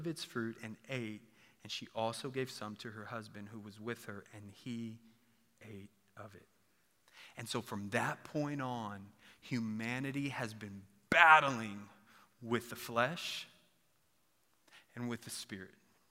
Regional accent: San Antonio, Texas, United States; I grew up born and raised in San Antonio. Come on, 210, baby.

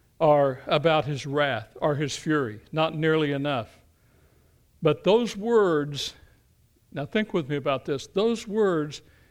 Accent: Kentucky, United States; I mean, you know, I grew up in Appalachia, southeastern Kentucky, and, you know, we had a strange view of theology in a lot of ways.

